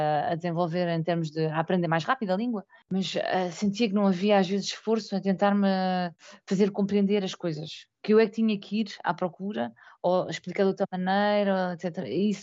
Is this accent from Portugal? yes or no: yes; Portugal; now in France; como boa portuguesa, comecei a ver tudo em francês.